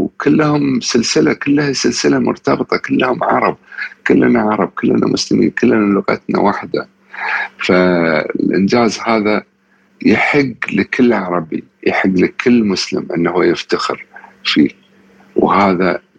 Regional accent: Qatar; ويخليني أرفع رأسي وأقول أنا قطري

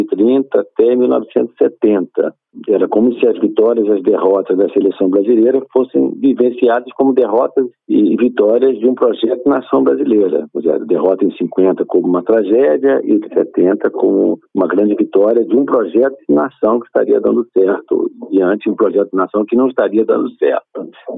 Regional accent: Brazil; Nós todos somos brasileiros, que isso, né?

